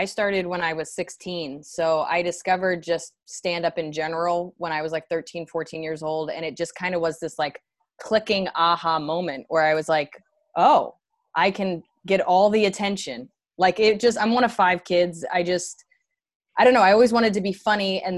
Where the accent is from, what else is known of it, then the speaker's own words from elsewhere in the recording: New Jersey, United States; I grew up in New Jersey.